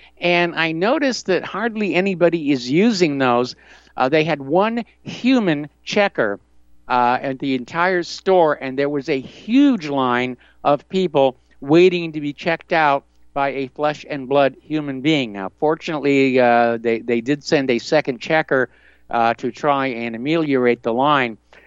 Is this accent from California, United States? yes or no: no; New Hampshire, United States; also born or lived in Hawaii; now in Indiana, United States; But I grew up with canning in New Hampshire. And now here in Indiana, we go to the store